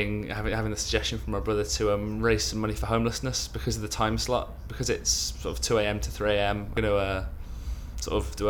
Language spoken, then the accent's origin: English; Nuneaton, West Midlands, United Kingdom; It's a town called Neneson near Birmingham. It's not the best place ever, but it's not terrible. I mean, it could have worse places to grow up in. It's leafy, suburby, bit naff